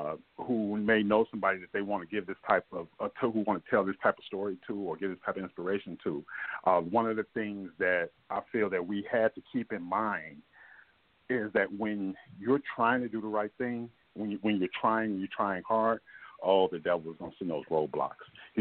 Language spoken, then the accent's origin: English; Oakland, California, United States; I'm from Oakland, the Bay Area, so you already know